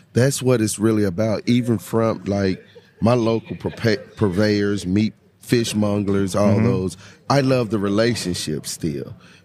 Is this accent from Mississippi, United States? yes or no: yes; Mississippi, United States; I started out at a young age, growing up in Mississippi. My father was Creole, and my father was a chef.